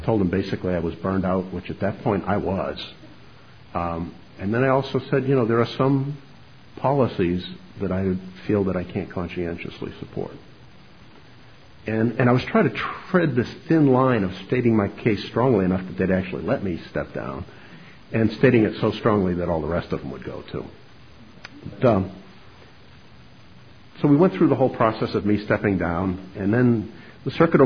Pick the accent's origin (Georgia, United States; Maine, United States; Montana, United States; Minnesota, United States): Maine, United States; Now, we're from Maine.